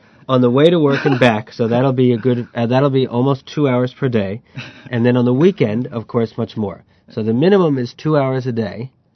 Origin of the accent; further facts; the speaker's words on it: New York, United States; You know, I'm from New York, and the weather in New York is similar.